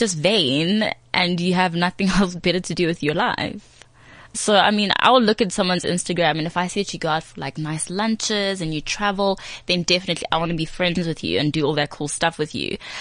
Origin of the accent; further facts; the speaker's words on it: Soweto, Gauteng, South Africa; because I'm from Soweto.